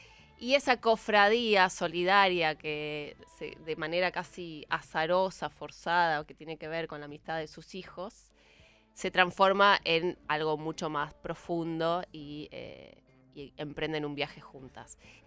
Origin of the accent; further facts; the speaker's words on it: Río Turbio, Santa Cruz, Argentina; also born or lived in Río Gallegos; no nací en Río Turbio, nací en Río Gallegos.